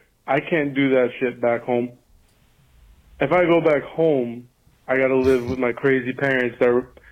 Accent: Queens, New York, United States; So I'm born and raised in Queens.

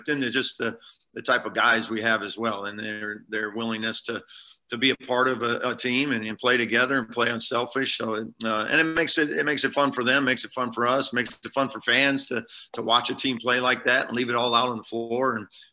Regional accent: Iowa, United States; moved away as an adult; also born or lived in Omaha; Yeah, I was you know, born and raised in Iowa, and then and then was in Omaha for 20 years.

